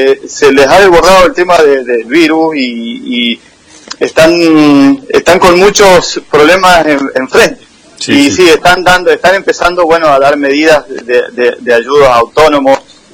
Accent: San Rafael, Mendoza, Argentina; now in Málaga, Spain; que somos sanrafaelinos de Las Paredes también

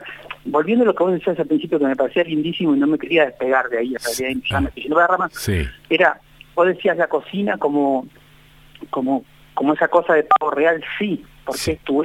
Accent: Buenos Aires, Argentina; born or raised there; moved away as an adult; also born or lived in Chile; now in Bariloche, Argentina

